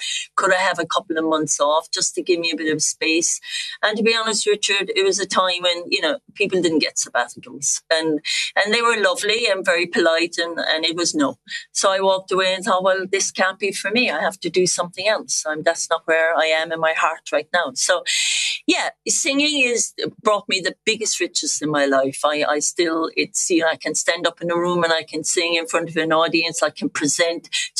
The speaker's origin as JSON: {"language": "English", "country": "Ireland", "accent": "Irish", "said": "my Irish accent, you know, why would I lose it? You can see Richard and hear it. I still have it. I'm proud of being Irish."}